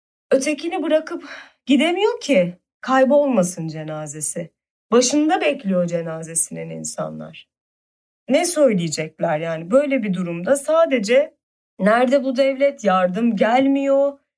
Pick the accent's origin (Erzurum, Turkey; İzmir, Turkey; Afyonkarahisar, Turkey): İzmir, Turkey; Buca; Benim de bir benzer şekilde İzmir'de doğup büyüdüğüm ilçe Buca aynı böyle ranta kurban edildi.